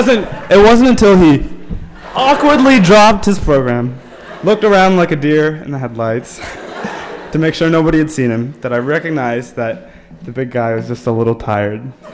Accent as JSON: {"language": "English", "town": "Washington", "region": "District of Columbia", "country": "United States", "said": "where are you from? I said, I'm from D.C."}